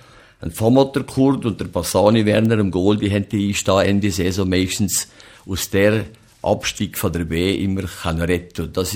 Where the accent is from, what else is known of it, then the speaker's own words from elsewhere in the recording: Valais, Switzerland; wir sind nicht Schweizer, wir sind Walliser